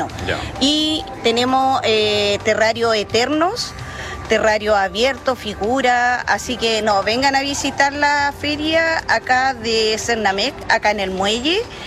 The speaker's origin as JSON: {"language": "Spanish", "town": "Tepual", "region": "Los Lagos", "country": "Chile", "said": "mi emprendimiento es Vivero Eco Llévenes. Somos del Tepual."}